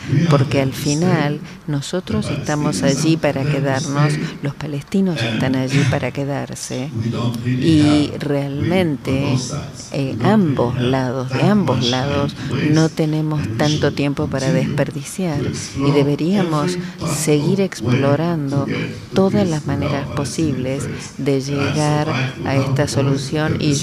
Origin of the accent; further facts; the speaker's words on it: France; Y yo vengo de Francia, así que puedo decirle unas cuantas cosas sobre el terrorismo más tarde